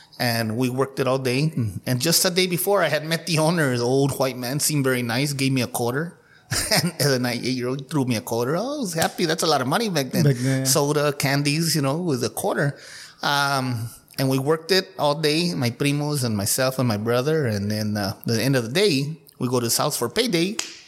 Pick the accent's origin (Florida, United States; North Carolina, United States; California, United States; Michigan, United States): California, United States; Brawley; and then growing up in Brawley. Brawley is a much different city than Calexico